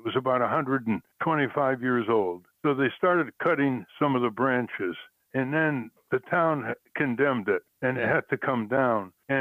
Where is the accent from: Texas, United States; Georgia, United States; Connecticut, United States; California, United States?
Connecticut, United States; We grew up in Connecticut with a mighty super maple tree in front